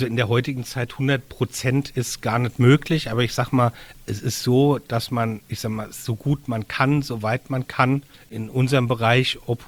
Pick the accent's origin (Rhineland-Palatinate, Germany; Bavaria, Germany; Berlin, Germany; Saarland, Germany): Rhineland-Palatinate, Germany; Mainz; wir sind beide aus Mainz